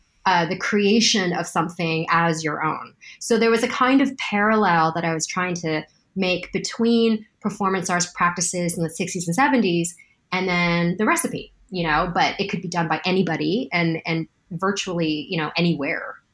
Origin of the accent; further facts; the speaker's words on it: Canada; you know, for me being Canadian, I'm really attuned to how